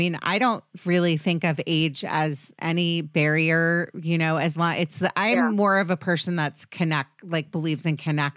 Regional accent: Potomac, Maryland, United States; also born or lived in Washington, D.C.; now in Los Angeles, United States; I grew up in DC, you know, everyone knows everybody. And I grew up in Potomac, Maryland

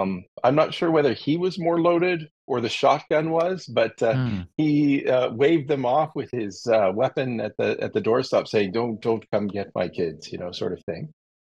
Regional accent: London, Ontario, Canada; I was born in London, Ontario, in the same hospital

